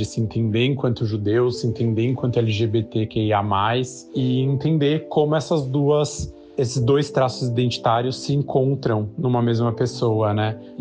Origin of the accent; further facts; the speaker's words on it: São Paulo, Brazil; eu sou judeu, sou de São Paulo e sou gay.